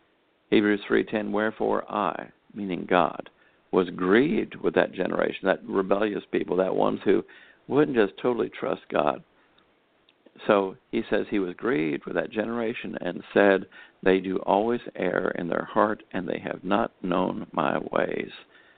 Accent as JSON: {"language": "English", "country": "United States", "said": "but I'm an American."}